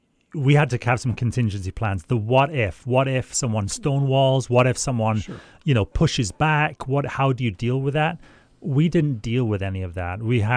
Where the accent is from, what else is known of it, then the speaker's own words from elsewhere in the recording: United Kingdom; I'm from the United Kingdom, so it's all relative, right?